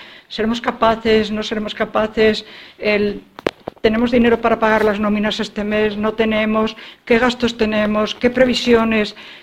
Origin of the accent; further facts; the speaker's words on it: Salamanca, Castile and León, Spain; yo soy salmantina por los 4 costados.